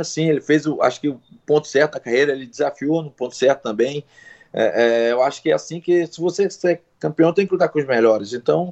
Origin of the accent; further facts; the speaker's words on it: Brazil; mesmo nós sendo brasileiro